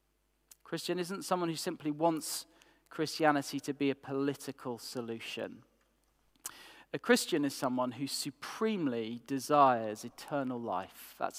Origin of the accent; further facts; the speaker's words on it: Yorkshire and the Humber, United Kingdom; Now, I'm a Yorkshireman